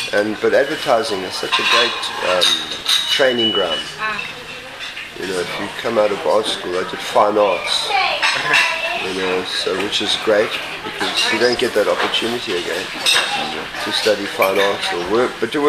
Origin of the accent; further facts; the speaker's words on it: Zimbabwe; You know, as a kid growing up in Zimbabwe in the 50s, we had American comics, which was amazing.